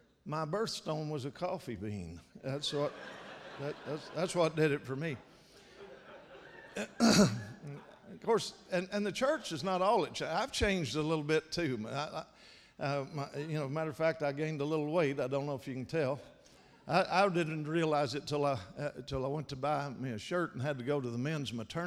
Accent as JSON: {"language": "English", "region": "Kentucky", "country": "United States", "said": "I come from from Kentucky. I come from a long line of talkers"}